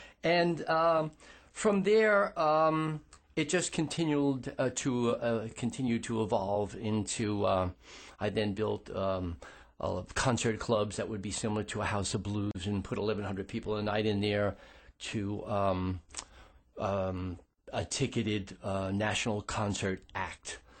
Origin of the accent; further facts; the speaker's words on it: New York, United States; I'm from New York.